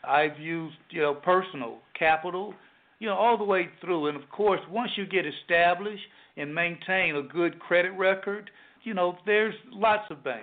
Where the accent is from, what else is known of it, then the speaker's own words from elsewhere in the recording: Sherwood Forest, United States; also born or lived in Daytona; now in Eufaula, United States; Yeah, I'm straight out from Sherwood Forest, you know, grown there, stayed, you know, grew up there most of my life. I moved to Daytona, and now in Eufaula, Alabama.